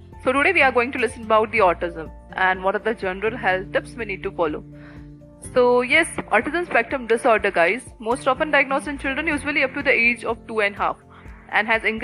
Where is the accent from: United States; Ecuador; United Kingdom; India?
India; So being an Indian, like Indian populations will find this type